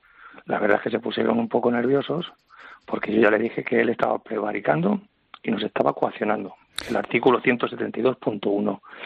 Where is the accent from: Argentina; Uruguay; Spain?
Spain; Catalonia; el problema que tenemos en Cataluña, que somos los ciudadanos españoles y catalanes los que estamos presos.